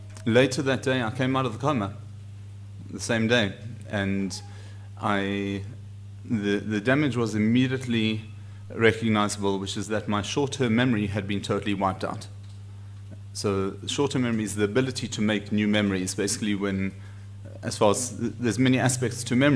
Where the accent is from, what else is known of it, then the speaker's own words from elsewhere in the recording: Johannesburg, Gauteng, South Africa; now in Israel; I grew up in South Africa, in Johannesburg. I am 41 years old. I'm a rabbi